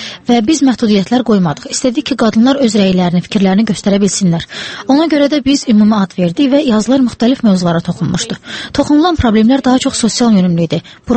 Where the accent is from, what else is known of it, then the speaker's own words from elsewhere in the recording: Moldova; now in Azerbaijan; Mən özüm Moldavadanam və bir ildir ki, Azərbaycandayım.